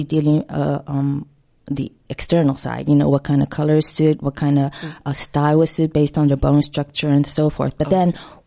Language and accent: English; Japan; moved away as an adult; now in London, United Kingdom; originally I'm from Japan.